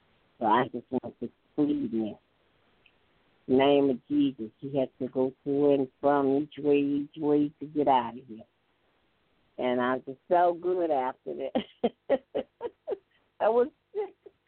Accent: Houma, Louisiana, United States; from Houma, Louisiana, and I thank God.

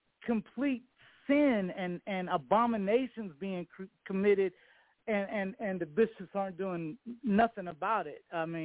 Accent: Magnolia, Texas, United States; Magnolia, Texas. It's about 25 miles north of Houston.

